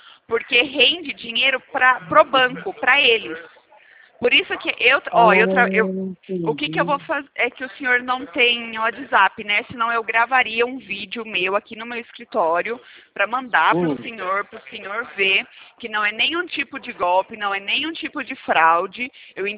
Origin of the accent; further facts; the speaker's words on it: Itatiba, São Paulo, Brazil; eu sou de São Paulo, Itatiba. Interior